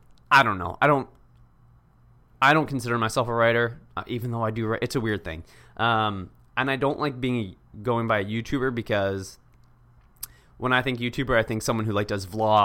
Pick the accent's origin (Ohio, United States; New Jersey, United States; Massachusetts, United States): Massachusetts, United States; Cambridge; moved away as an adult; also born or lived in Boston; now in Los Angeles, United States; Born and raised in Boston, Cambridge, Massachusetts, right outside. Got my degree in theater at American University. Drove out to LA.